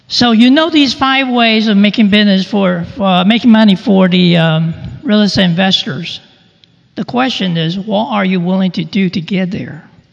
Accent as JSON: {"language": "English", "region": "California", "country": "United States", "said": "We're people from California."}